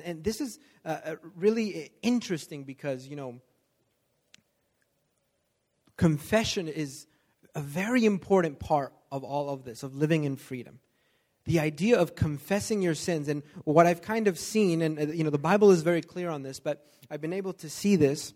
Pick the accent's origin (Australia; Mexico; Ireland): Mexico; now in United States; Kind of like when I was growing up in Mexico, we didn't have a drying machine.